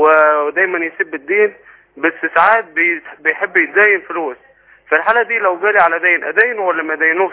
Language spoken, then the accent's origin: Arabic; Egypt; now in Jordan; أنا مصري شغال في الأردن